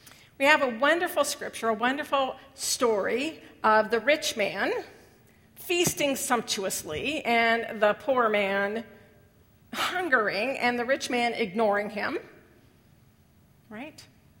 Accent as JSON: {"language": "English", "region": "California", "country": "United States", "tie": "born or raised there", "said": "Now, when I was a kid growing up, now I grew up in California, and it's a lot of agriculture wherever you grow up in California, but I wasn't really connected with that kind of thinking."}